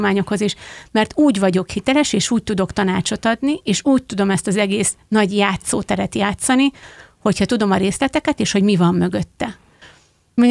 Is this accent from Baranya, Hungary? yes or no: no; Heves, Hungary; Hát egyetem alatt Egermellől származom